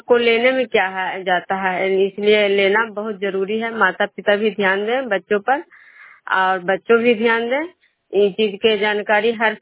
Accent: Vishnupur, Bihar, India; मैं विष्णुपुर ग्राम खजरा पंचायत नालंदा जिला नगर नरसा प्रखंड की निवासी हूँ।

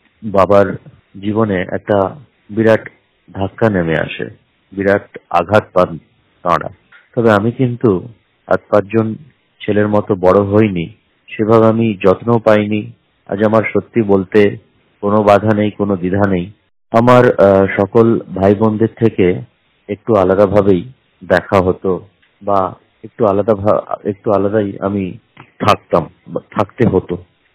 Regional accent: Ghoramara, Bangladesh; born there; আমার জন্ম হয়েছিল বাংলাদেশে। বাংলাদেশের ঘোড়ামারা নামক এক গ্রামে জন্ম সালটা ছিল 1988 29শে মে, অর্থাৎ 29/5/1988 বুধবার।

